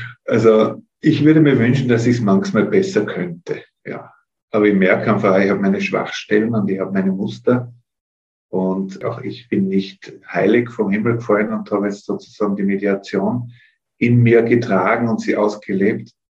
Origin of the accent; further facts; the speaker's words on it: Telfs, Tyrol, Austria; born there; Ich bin ja in Telfs in Tirol geboren, bin der zweite Sohn von 5 Söhnen.